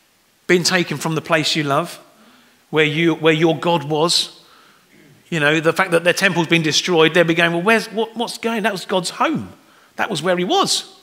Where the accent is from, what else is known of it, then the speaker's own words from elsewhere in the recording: United Kingdom; the problem is we're British, so we're not very good at opening up